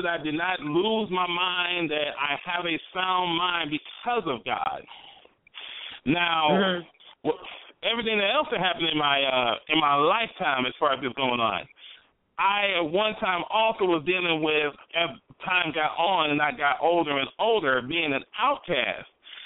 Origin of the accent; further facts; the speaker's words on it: Spring Hill, Louisiana, United States; I come from Spring Hill, Louisiana.